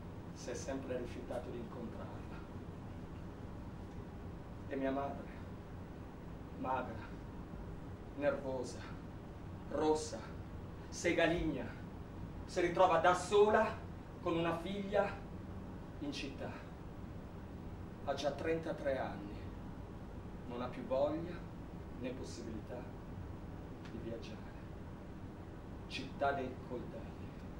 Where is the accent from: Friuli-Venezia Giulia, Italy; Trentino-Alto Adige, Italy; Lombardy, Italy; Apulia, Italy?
Lombardy, Italy; Milan; born there; metà di quando sono nato, ma mi hanno salvato. Alla clinica Mangiagalli di Milano. Mia mamma Carla, milanese doc, me lo diceva sempre.